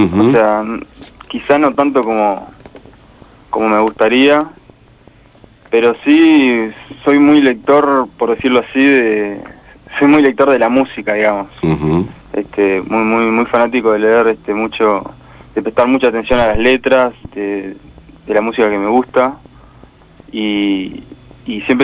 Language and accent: Spanish; Montevideo, Uruguay; Soy de Montevideo.